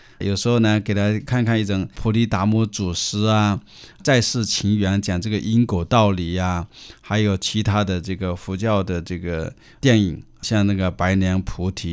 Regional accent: China; now in Canada; 我说我们作为中国人，我们到了加拿大，我们不要忘本

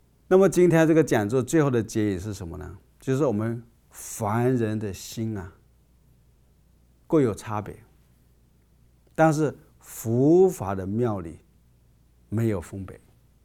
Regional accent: China; 或是作为一个中国人呢，我们都要感恩先人

